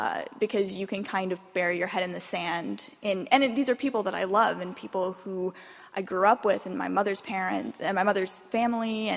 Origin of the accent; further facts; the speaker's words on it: Ohio, United States; now in Boston, United States; I am from Southern Ohio. I'm also gay and Jewish in an area where it's very unsafe to be so.